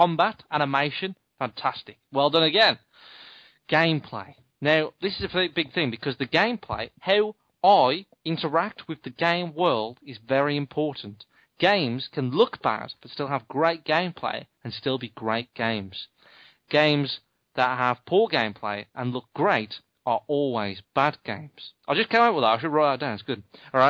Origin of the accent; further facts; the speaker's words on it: United Kingdom; As a British person, I don't know too much about who all these people are.